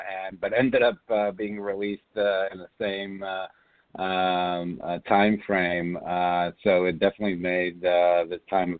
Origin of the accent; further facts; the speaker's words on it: Israel; When I grew up in Israel